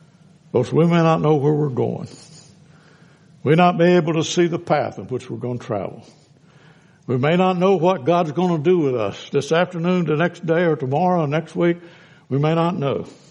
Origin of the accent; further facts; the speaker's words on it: Louisiana, United States; Now, I grew up in Webster Parish.